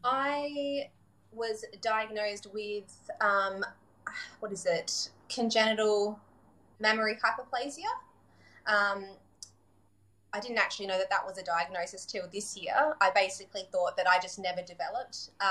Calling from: Western Australia, Australia; So I am coming from Western Australia. I live here in a little cute beachside community

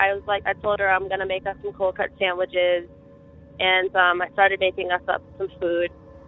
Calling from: New York, United States; I'm calling from Dutchess County, New York.

